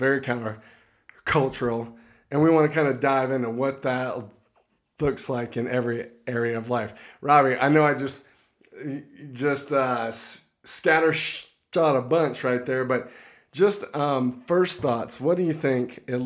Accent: Florida, United States; I'm an American. I'm probably a moderate conservative. I'm an independent. I'm from Florida. My identity kind of was built on my nation, my family of origin.

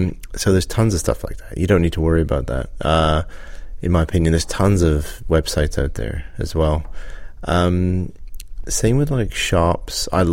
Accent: Canada; someone I grew up with in Canada.

